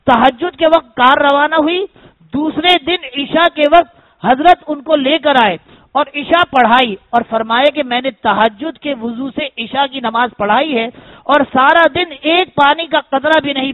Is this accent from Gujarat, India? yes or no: no; Azamgarh, Uttar Pradesh, India; پوچھنے کی وجہ میں اعظم گڑھ ہی ہوں, ہندوستان میں اعظم گڑھ سے تعلق ہے الحمدللہ.